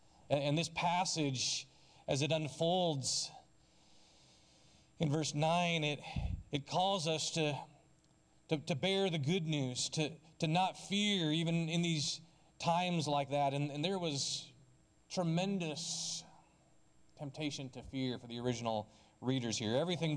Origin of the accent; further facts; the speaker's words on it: Philippines; I grew up in the Philippines